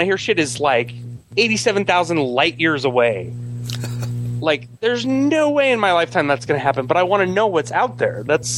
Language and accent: English; Huntington Beach, California, United States; Okay, I grew up in Huntington Beach, and I was afraid to surf ever since I saw Jaws.